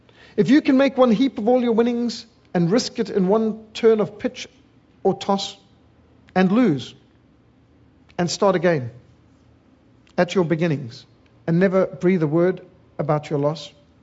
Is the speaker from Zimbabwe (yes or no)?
yes; Zimbabwe; I was brought up in Rhodesia when we had very much of this British education and lots of poems of Tennyson and Rudyard Kipling and memorizing of things.